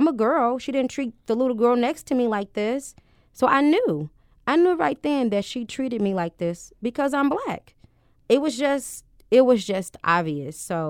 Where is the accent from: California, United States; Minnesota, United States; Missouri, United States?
Missouri, United States; St. Louis; I am born and raised in St. Louis. My mom always wanted us to have the best.